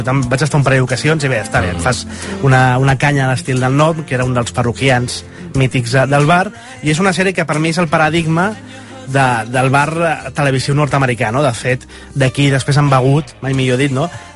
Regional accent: Barcelona, Catalonia, Spain; el barri on m'he criat jo, a Tetuán, a casa dels meus pares, que és una zona que ara, el passeig de Sant Joan, s'ha convertit en hipster total

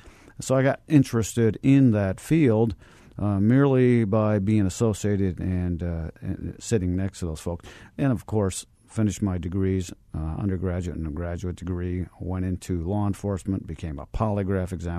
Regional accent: Rochester, New York, United States; now in Arizona, United States; Let me start with saying I'm not from Arizona like so many of us here, right? Started in the East Coast, Rochester, New York, moved out here, and I attended NAU, so I'm a lumberjack.

